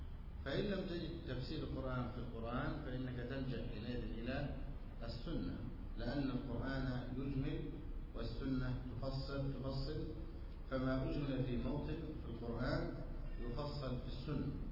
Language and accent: Arabic; Egypt; علم مهمل في كثير من البلدان لا سيما بلدنا مصر